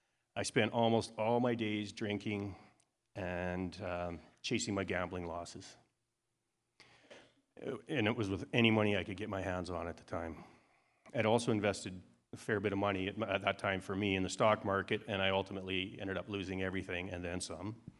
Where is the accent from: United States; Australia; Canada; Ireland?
Canada; Whitecourt, Alberta; So I'm from Whitecourt, Alberta. I was born there, and I'm 49 years old at the time.